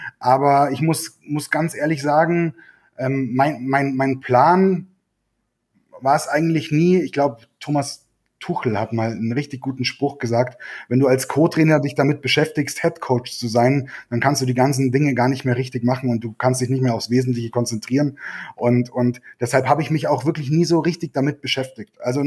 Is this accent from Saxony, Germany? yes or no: no; Kaufbeuren, Bavaria, Germany; Ich bin Kaufbeurer